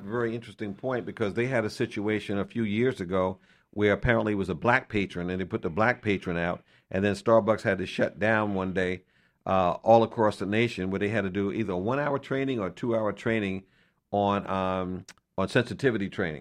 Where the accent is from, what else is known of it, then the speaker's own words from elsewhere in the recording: New York, United States; I'm from New York. These are police officers that also walk the beat.